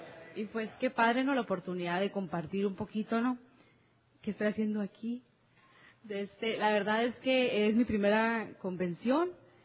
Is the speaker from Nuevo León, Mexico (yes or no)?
no; Hermosillo, Sonora, Mexico; soy de Hermosillo, Sonora.